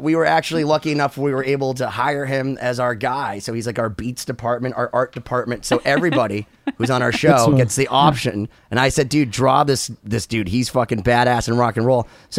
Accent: Boston, Massachusetts, United States; But so, we're from Boston.

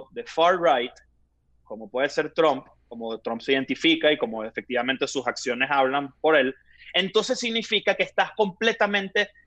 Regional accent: Spain; Lo que pasa es que yo también soy española

